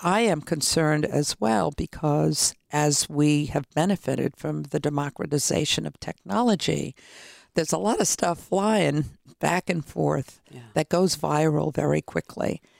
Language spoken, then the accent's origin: English; Brooklyn, New York, United States; you know I come from Brooklyn, New York.